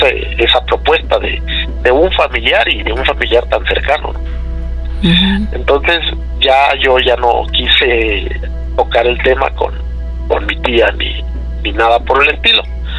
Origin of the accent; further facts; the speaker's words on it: Veracruz, Mexico; moved away as an adult; now in Mexico City, Mexico; De hecho, yo soy de allá de Veracruz. Yo allá estudié y allá hice toda mi infancia, mi adolescencia, y me vine para la Ciudad de México hace 14 años, estoy aquí en la Ciudad de México, pero sí, toda mi vida pues es de allá de Veracruz.